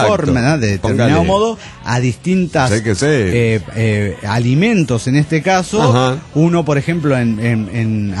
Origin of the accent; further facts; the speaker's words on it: Guadalajara, Jalisco, Mexico; Hola, amigos, ¿cómo están? … de Guadalajara, México.